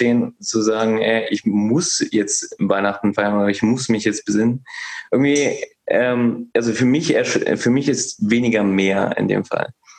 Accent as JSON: {"language": "German", "region": "North Rhine-Westphalia", "country": "Germany", "tie": "born or raised there", "said": "meine Heimat ist ja NRW"}